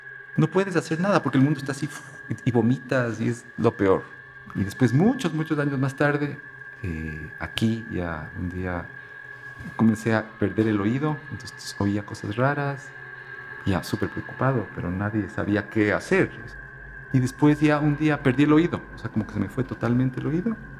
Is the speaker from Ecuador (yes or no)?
yes; Quito, Pichincha, Ecuador; Soy quiteño, nací aquí.